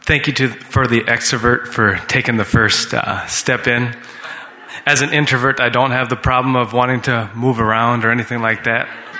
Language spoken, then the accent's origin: English; Minnesota, United States; born there; also born or lived in Swaziland; I was born in Minnesota, but my first memories were actually of living in Swaziland. My parents were house parents to missionary kids, and we were there from when I was 5 to the age of 8.